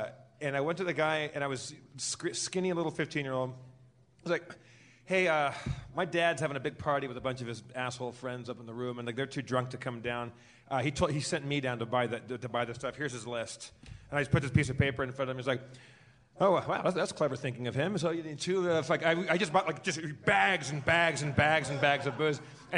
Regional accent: California, United States; we came up to Utah from Southern California on a ski trip

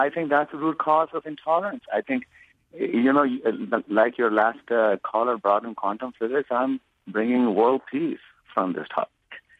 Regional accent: Pakistan; moved away; I'm of Pakistani origin, living in this country for many years now.

